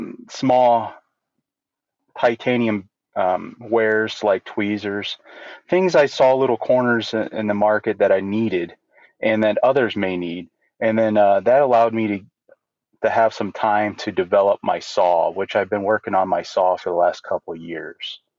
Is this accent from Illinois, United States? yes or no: yes; Illinois, United States; So I grew up in Central Illinois as a overweight kid that played sports, mostly football, baseball, that sort of thing.